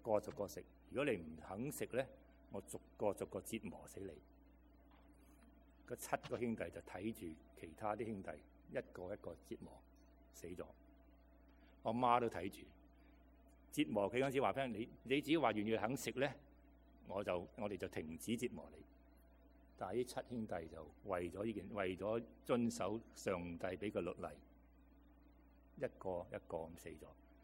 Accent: Guangdong, China; 我是广东人，如果神说你吃这些东西，那我一定说很开心，何时开始？

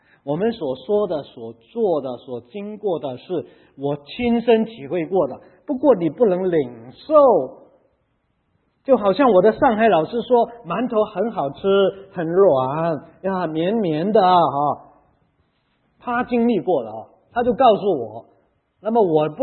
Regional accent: Macau; born there; 我大家都知道我是澳门出生的啊！啊，那个时候的澳门跟现在澳门完全不同了，你可能最近去过了啊。不过我那个时代的澳门啊，哇，那个完全不同，那个是葡萄牙殖民地

